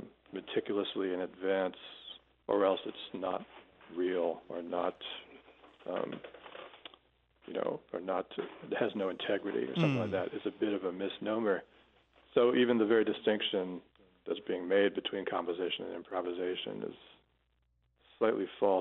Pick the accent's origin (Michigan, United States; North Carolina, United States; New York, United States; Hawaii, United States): New York, United States; Rochester; also born or lived in Albany; now in New York City, United States; I was born there. I spent, two complete years living in Albany, and I grew up actually in Rochester, New York.